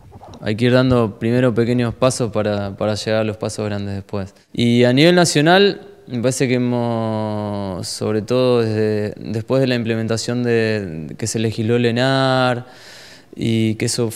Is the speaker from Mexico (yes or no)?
no; Santa Cruz, Argentina; yo siempre Santa Cruz, orgulloso de ser santacruceño, a donde voy, a cualquier parte del mundo, siempre cuento que soy de Santa Cruz, de la Patagonia Argentina